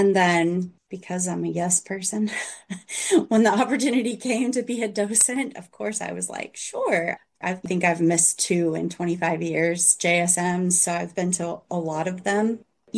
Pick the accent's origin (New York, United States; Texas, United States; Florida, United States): Texas, United States; I grew up in Texas, so when I would walk to campus to go to my class, like you smiled at everyone you walked by.